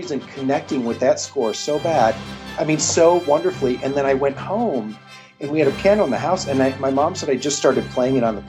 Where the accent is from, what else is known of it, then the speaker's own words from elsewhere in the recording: Ohio, United States; now in Los Angeles, United States; I'm from Ohio originally, so we were always flying down to Disney World. But now that I live in Los Angeles